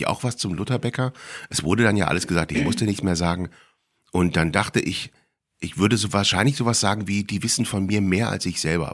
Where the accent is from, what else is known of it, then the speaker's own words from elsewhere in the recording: Cologne, North Rhine-Westphalia, Germany; Also ich bin ja Kölner.